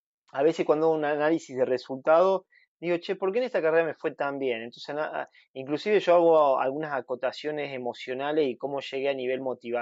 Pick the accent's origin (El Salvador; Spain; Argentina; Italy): Argentina; soy el argentino que más veces ha participado y el segundo latinoamericano con más participación en Hawái.